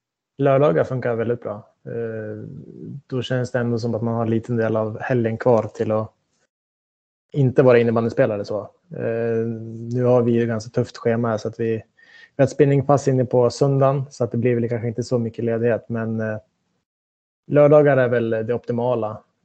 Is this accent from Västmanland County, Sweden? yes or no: yes; Västerås, Västmanland County, Sweden; Jag slet på med mina träningar hemma i Västerås, både med innebandy, tennis och fotboll